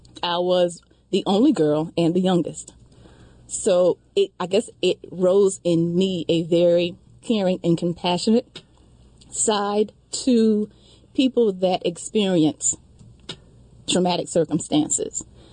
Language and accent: English; the South, United States; And growing up in the South, being the only girl, my gender cast me into a certain role.